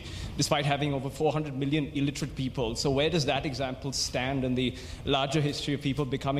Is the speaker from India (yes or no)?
yes; India; I'm from India, the world's largest democracy